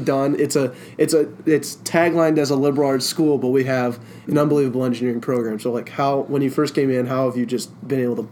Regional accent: Denver, Colorado, United States; I'm from Denver

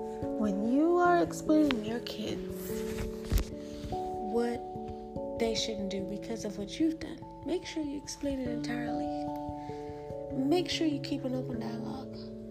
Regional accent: Bahamas; also born or lived in United States; It meant people from the same place you are from. I was raised in the Bahamas, born in America, so she meant stick with a Bahamian.

